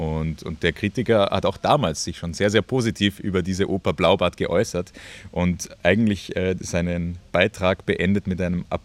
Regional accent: Vienna, Austria; Ich komme aus Wien und studiere auch dort.

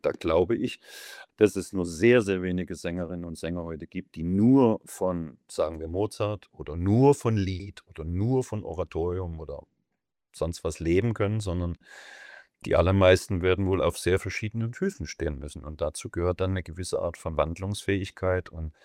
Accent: Germany; Ich komme ja auch aus der DDR und bin folglich auch viel in Brandenburg urlaubsmäßig mit der Familie groß geworden

